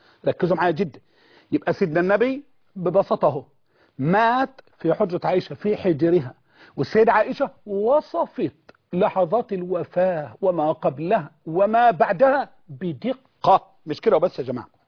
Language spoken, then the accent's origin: Arabic; Egypt; احنا عندنا في مصر